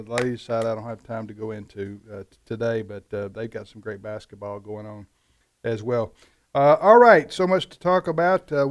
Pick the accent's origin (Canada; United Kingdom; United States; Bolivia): Canada; When it's baseball season, Fred's worried about hockey. I understand as a Canadian.